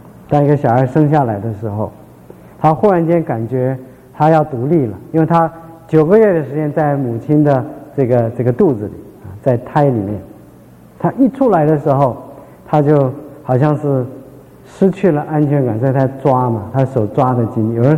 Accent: Shandong, China; Chinese is a second language; 我这个我是山东人，学的国语，有的字我就讲不出来

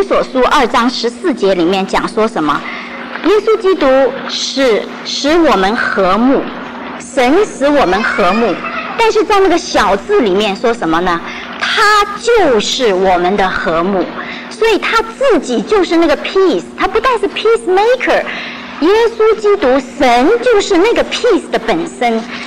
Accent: China; 甚至还有一种观念，就是说我们中国人就要三代同堂，我们一定要三代同堂。

